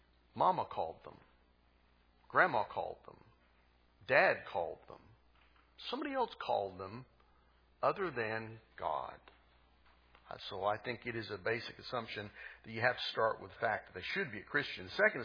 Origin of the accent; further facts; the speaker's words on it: Oklahoma, United States; Well, folks, I'm from Oklahoma. And sometimes I sound like I'm from Oklahoma.